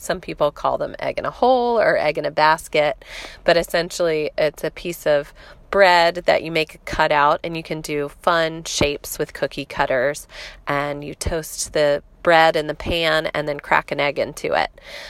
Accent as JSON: {"language": "English", "town": "Jacksonville", "region": "Florida", "country": "United States", "said": "from Jacksonville, Florida."}